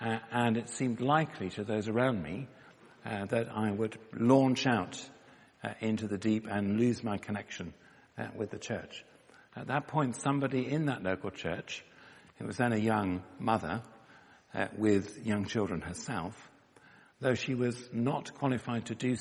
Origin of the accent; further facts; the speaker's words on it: Halifax, Yorkshire and the Humber, United Kingdom; first and foremost a Christian and a child of God. I was born in Halifax in West Yorkshire and brought up there. And I am part of the generation in Halifax which was sent rather than taken to church.